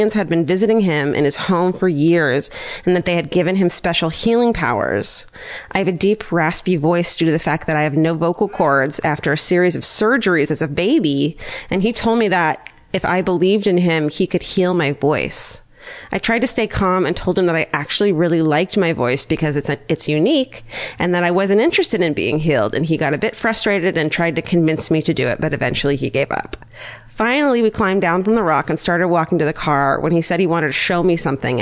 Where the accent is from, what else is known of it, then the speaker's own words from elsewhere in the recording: Salt Lake City, Utah, United States; I'm from Salt Lake City.